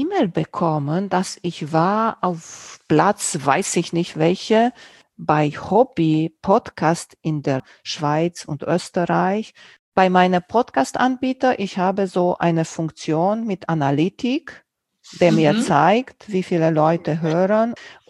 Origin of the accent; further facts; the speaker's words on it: Romania; first language Romanian; German is a second language; Ich bin nicht der Schreiber. Auch nicht in meiner Muttersprache, in Rumänisch.